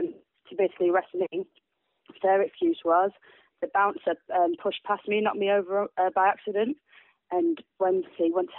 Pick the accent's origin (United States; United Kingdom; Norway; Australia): United Kingdom; Hull, Yorkshire and the Humber; I'm 22. I'm originally from Yorkshire, Hull in particular.